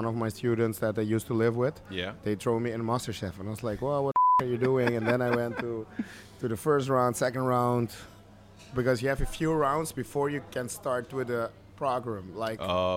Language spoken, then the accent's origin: English; Curaçao; I think growing up in Curacao or growing up on an island, it's very different than growing up in the Netherlands or growing up in Europe or like places like it's cold, you know.